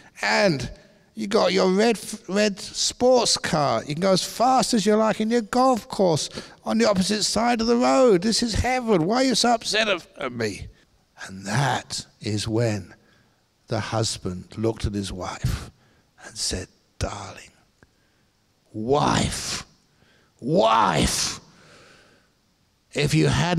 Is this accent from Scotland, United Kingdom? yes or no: no; London, United Kingdom; I was a young man growing up in London